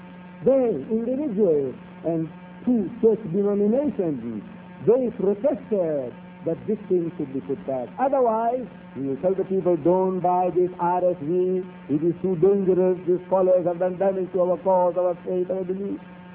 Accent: India; My ancestors, I'm an Indian. Not a red Indian. Brown Indian. An Indian.

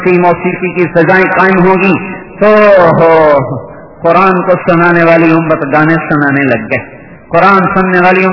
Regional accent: Tulamba, Punjab, Pakistan; چلو میرا اپنا شہر لے لو, تلمبے میں بنائی جائے گی

